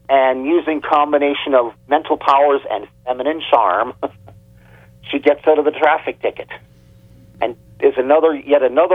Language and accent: English; Canada; Born and raised in Canada, we have a very bureaucratic-oriented culture here.